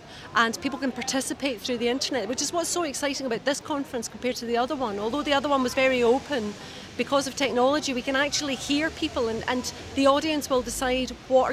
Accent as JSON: {"language": "English", "region": "Scotland", "country": "United Kingdom", "said": "from Scotland"}